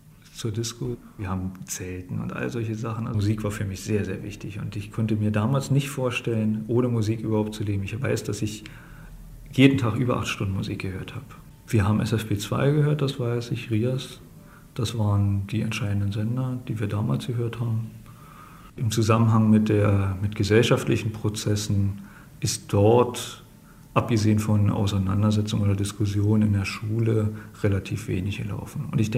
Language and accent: German; Germany; Und das war eben im Sozialismus bei uns in der DDR damals so eine Sache, dass man wirklich demotiviert wurde, auch als einfacher Instandhaltungsmechaniker.